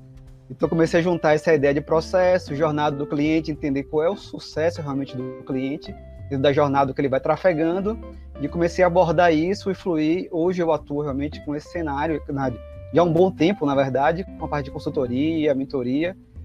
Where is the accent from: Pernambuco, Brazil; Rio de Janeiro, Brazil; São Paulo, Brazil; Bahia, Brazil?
Bahia, Brazil; Sou da Bahia.